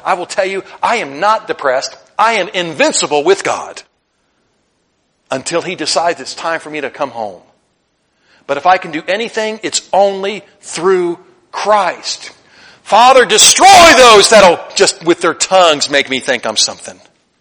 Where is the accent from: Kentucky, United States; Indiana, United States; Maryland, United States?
Kentucky, United States; We're from Kentucky.